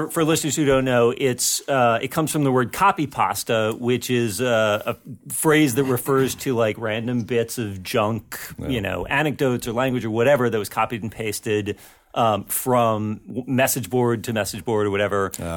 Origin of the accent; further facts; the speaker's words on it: East Coast, United States; So my parents got out of there. Mm. I grew up on the East Coast, then came out here.